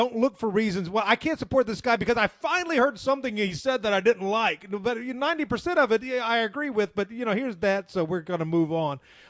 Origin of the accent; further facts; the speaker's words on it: the South, United States; I am a Christian. I am a Southerner.